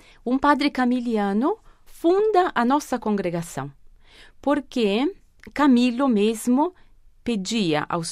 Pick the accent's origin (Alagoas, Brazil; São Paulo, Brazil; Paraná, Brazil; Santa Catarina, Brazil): Paraná, Brazil; Pérola do Oeste; moved away as an adult; now in Rome, Italy; Cidade de Pérola do Oeste, que está bem no sudoeste do Paraná. Faz divisa com a Argentina, a minha cidade de Pérola do Oeste.